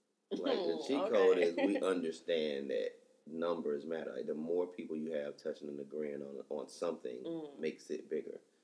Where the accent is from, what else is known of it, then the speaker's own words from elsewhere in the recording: Atlanta, Georgia, United States; that's only because I'm from Atlanta and I'm used to getting my information and, you know, at certain places, in certain situations, from people I trust and believe.